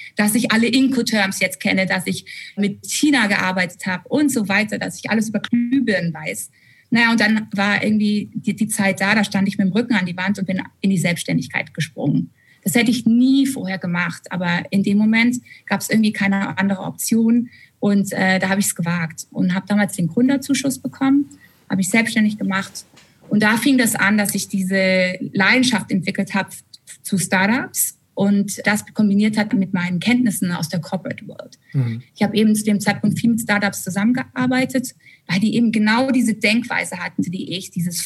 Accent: Germany; ich als Deutsche

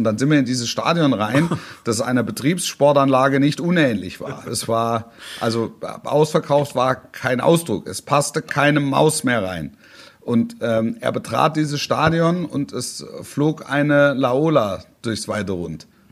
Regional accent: Baden-Württemberg, Germany; ich bin ja in der Nähe von Stuttgart aufgewachsen.

